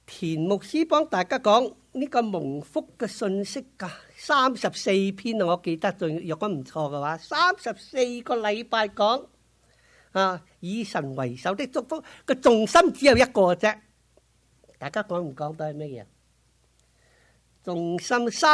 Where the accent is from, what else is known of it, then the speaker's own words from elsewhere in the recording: Hong Kong; 香港人很特别，我都是香港来的，新年的时候呢就不准扫地